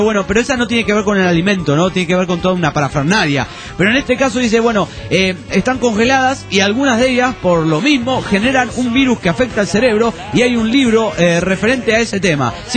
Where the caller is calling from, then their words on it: Olavarría, Buenos Aires Province, Argentina; de Olavarría.